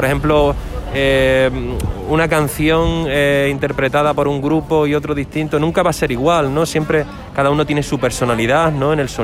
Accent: Hornachos, Extremadura, Spain; moved away as an adult; now in Badajoz, Spain; yo soy de Hornachos, nací en Hornachos hace 39 años. Llegué aquí a Badajoz con 19, o sea que llevo ya casi 20 años en Badajoz viviendo.

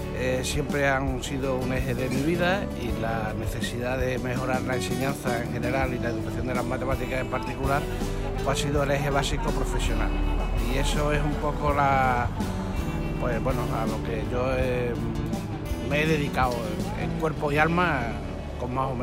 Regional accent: Badajoz, Extremadura, Spain; born there; yo nací en Badajoz hace ya 67 años.

